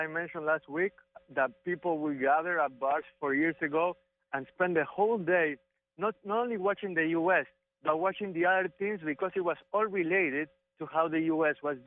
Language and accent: English; Argentina; I'm from Argentina, where soccer is basically a religion.